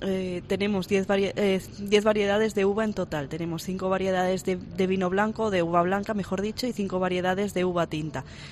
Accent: Valladolid, Castile and León, Spain; yo soy de Valladolid, que ya es una tierra de vinos

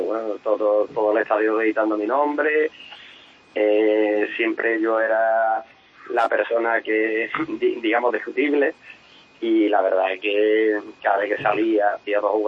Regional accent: Cádiz, Andalusia, Spain; moved away as an adult; yo salgo después de 9 años en el Cádiz, el primer equipo que salgo de mi tierra es a Zaragoza, a 1.200 kilómetros

